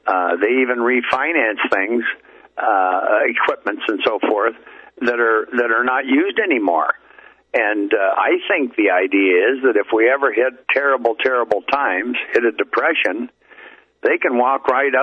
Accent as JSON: {"language": "English", "town": "Hamilton", "region": "Ontario", "country": "Canada", "tie": "born or raised there", "said": "My hometown, Hamilton, Ontario, had the two biggest steel company of Canada, DeFasco, Dominion Foundries and Steel."}